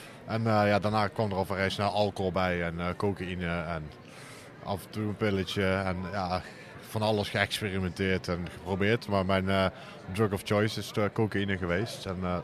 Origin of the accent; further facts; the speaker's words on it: Uden, North Brabant, Netherlands; Ik kom uit Uden.